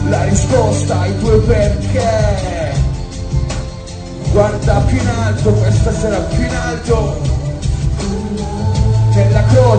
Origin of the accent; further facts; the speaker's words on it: Turin, Piedmont, Italy; Ho 27 anni e sono un missionario a tempo pieno per Dio e vengo da Torino.